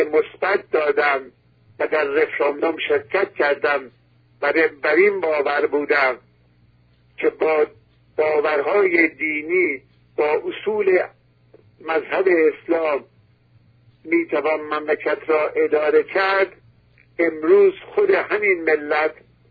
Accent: Iran; moved away; به عنوان یک ایرانی که بیش از 41 سال است ناخواسته دور از وطن زندگی می کنم

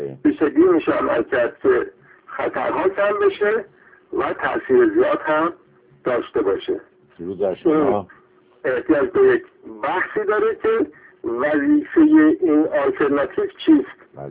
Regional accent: Iran; برای وطنمون ایران روزهای خوب و بی خطری آرزو میکنم

